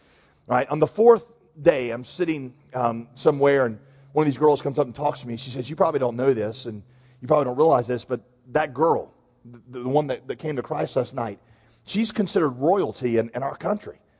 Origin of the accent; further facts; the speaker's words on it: United States; It means that more important to me than being American or being white is the fact that I am bought by and raised in Jesus.